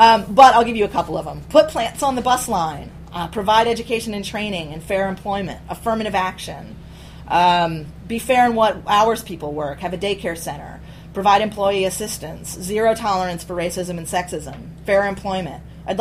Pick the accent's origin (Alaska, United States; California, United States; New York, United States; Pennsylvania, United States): New York, United States; Troy; When I asked women in the YWCA community what advice they would give the mayor of Troy, it's my hometown, about building a more just Tech Valley